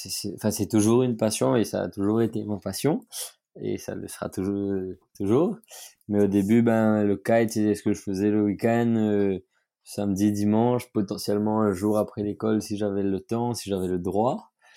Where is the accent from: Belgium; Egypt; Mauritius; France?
Mauritius; Du coup, nous, on est arrivés de Maurice.